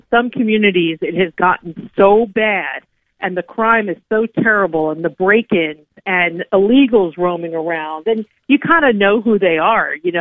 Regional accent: New Jersey, United States; Elena Haba, who is from New Jersey, like I am from New Jersey, does not suffer fools well.

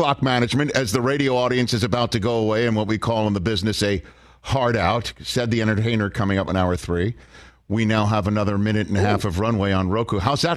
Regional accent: Staten Island, New York, United States; Except Tony Reality, like I'm also from Staten Island.

